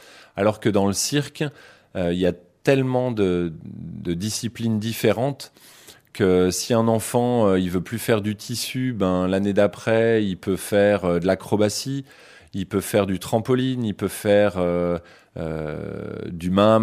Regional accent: France; now in Geneva, Switzerland; Moi, je suis français et en France, à mon époque, les cirques étaient encore familiaux.

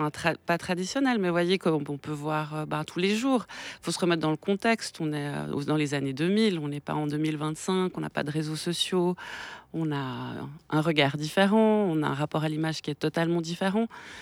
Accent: Geneva, Switzerland; now in Lausanne, Switzerland; j'ai grandi à Genève et je suis venue donc à Lausanne pour étudier.

